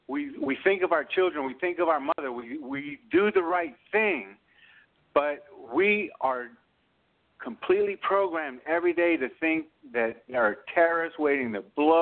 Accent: New Orleans, Louisiana, United States; Because, see, I'm from New Orleans. There is at least half black population here.

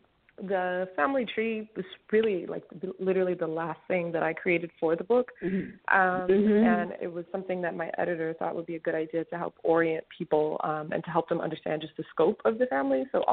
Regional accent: Los Angeles, California, United States; I'm from Los Angeles.

